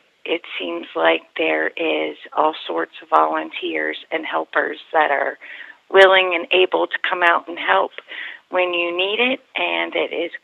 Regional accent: United States; Well, I was born and raised here in Highland County, and most of my immediate family is still in the area.

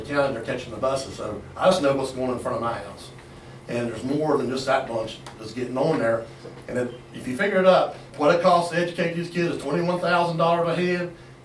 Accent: Headwaters, Virginia, United States; I'm from Headwaters, and I have a question.

